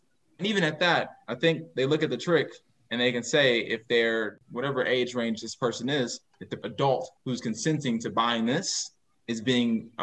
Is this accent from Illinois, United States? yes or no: yes; Chicago, Illinois, United States; And look, I come from Chicago. Ain't nobody about to bully me.